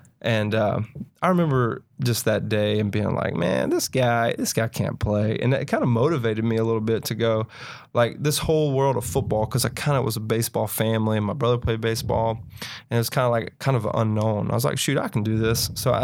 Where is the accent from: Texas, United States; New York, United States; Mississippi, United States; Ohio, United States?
Mississippi, United States; Growing up in Mississippi, college football is such a big deal. We didn't really have a local NFL team, so a lot of people in my hometown root for the Saints.